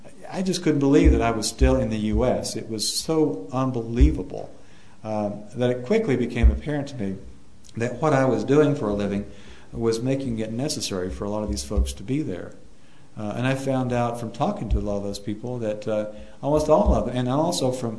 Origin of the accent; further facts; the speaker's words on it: Kingsport, Tennessee, United States; So this health fair that I read about in my hometown newspaper was actually in Wise County, Virginia, a few miles up the road from Kingsport.